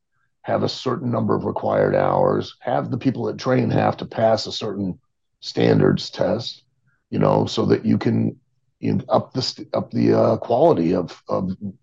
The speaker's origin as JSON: {"language": "English", "town": "Lima", "region": "Ohio", "country": "United States", "said": "Originally, I'm from Lima, Ohio, little town in northwest Ohio."}